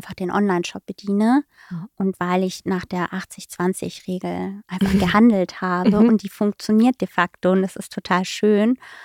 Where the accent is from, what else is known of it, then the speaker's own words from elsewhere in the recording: Baden-Württemberg, Germany; now in Berlin, Germany; vor 8 Jahren bin ich nach Berlin gekommen und habe so festgestellt, okay, ich komme ja aus Südbaden, bin mit Wein groß geworden